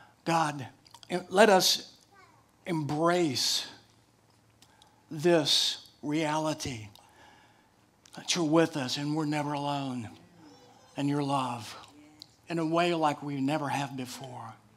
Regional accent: Dallas, Texas, United States; I'm originally from Dallas, Texas, that is. And hook 'em horns.

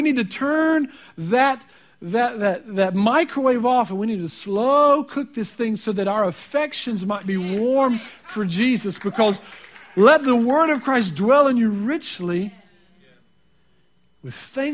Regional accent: the South, United States; See, I like to cook grits. I'm from the South, and I love grits.

